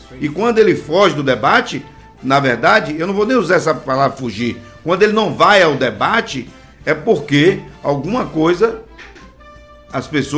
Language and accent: Portuguese; Bahia, Brazil; eu moro em Léo, sou baiano